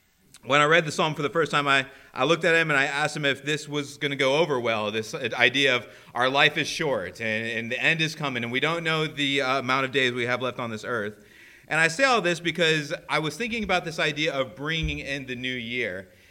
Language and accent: English; Florida, United States; now in New Bedford, United States; I am originally from Florida. Just to give you a little information about myself, I've lived there for about 25 years.